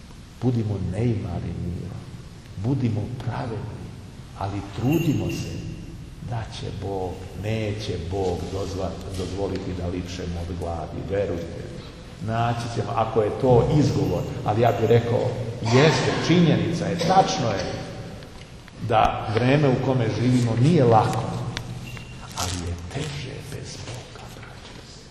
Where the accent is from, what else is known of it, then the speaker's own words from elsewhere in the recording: Serbia; Zato dolazimo u ovu situaciju u koju smo došli kao Srbi.